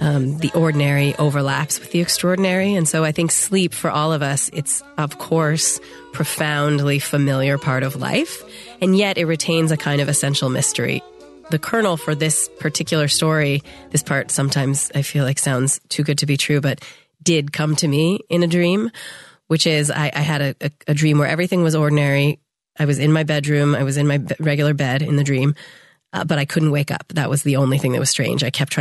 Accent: San Diego, California, United States; there's something about the California landscape, which is where I grew up. I'm from San Diego originally

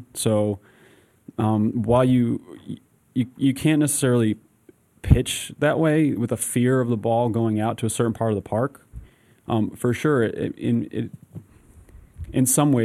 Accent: Connecticut, United States; also born or lived in Trumbull / Reading; we grew up in Trumbull and Reading, Connecticut, which is hour 30 depending on traffic, and this was our team.

